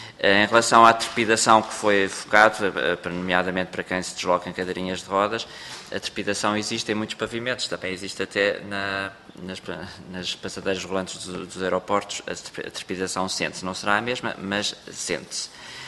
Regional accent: Portugal; como português que sou

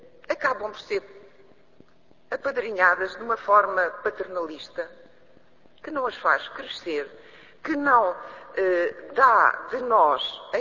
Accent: Portugal; nós, enquanto portugueses

